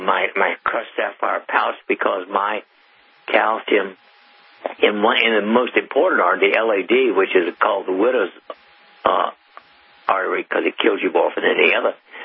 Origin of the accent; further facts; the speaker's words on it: Columbia, South Carolina, United States; born there; Okay. Well, you know, I was born in Columbia, so that's, I know South Carolina.